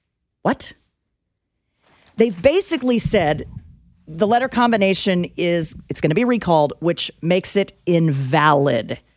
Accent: Topeka, Kansas, United States; I'm from Topeka. Hell, it's our zip code.

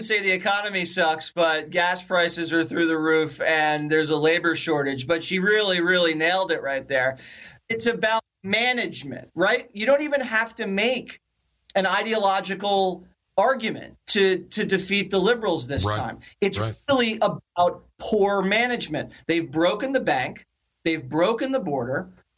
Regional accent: Philadelphia, Pennsylvania, United States; And we used to go drive from Philly to Maine, because I grew up in Philly.

